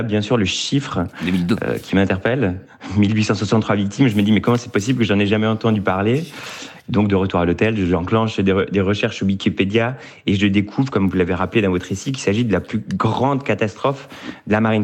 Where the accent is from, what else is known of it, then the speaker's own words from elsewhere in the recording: Grand Est, France; born there; Moi, je suis alsacien de naissance.